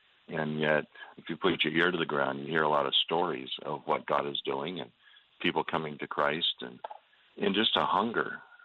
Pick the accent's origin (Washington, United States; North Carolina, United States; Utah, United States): Washington, United States; Seattle; also born or lived in Europe; and yet I'm from the coast. I grew up in Seattle and have worked around Europe and such